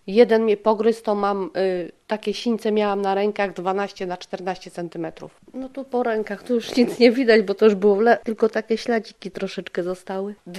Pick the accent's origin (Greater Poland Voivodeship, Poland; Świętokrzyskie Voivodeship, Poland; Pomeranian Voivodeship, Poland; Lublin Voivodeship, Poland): Pomeranian Voivodeship, Poland; Gdynia; Mam 46 lat, mieszkam w Chyloni od urodzenia.